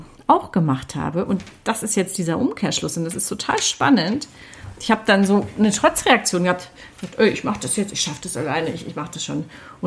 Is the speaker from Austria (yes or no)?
no; Hanover, Lower Saxony, Germany; Ich bin aus meiner Heimatstadt Hannover dahin geflogen